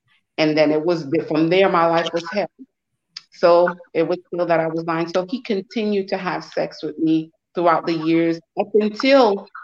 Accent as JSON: {"language": "English", "town": "Freeport", "region": "Grand Bahama", "country": "Bahamas", "tie": "born or raised there", "also_born_or_lived": "Nassau", "said": "I was born in Nassau, Bahamas, and I was raised in Freeport."}